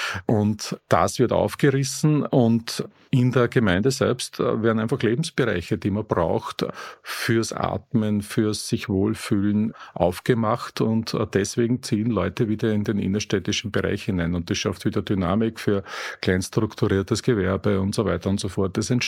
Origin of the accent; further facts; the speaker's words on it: Upper Austria, Austria; ich bin im Land aufgewachsen in Oberösterreich, ja in vielen Regionen so